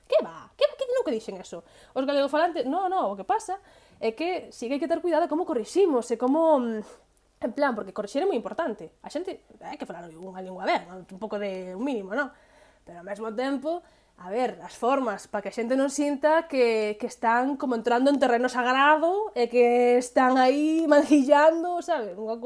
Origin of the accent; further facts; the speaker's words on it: Galicia, Spain; first language Galician; eu, a miña primeira lingua é o galego, realmente. Eu, ata os 4 anos ou así, falaba galego exclusivamente